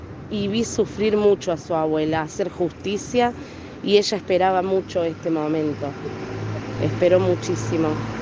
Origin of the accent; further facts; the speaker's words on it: Córdoba, Argentina; nosotros venimos como organización de La Poderosa de Córdoba. Nosotros somos del barrio San Nicolás.